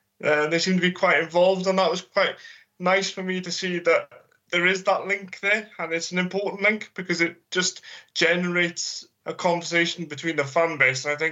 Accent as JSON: {"language": "English", "region": "Wales", "country": "United Kingdom", "said": "being a Welshman, going to some of the Welsh clubs"}